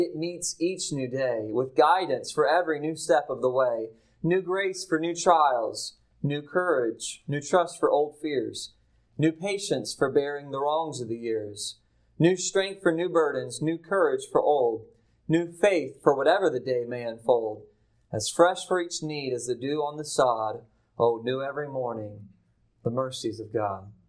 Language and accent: English; Virginia, United States; I come from Virginia. Please don't hold that against me.